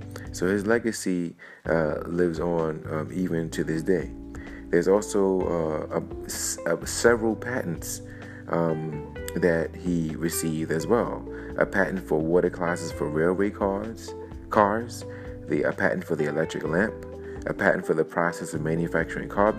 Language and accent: English; New York, United States; the family lived out in East Flushing, Queens, New York, my hometown of New York.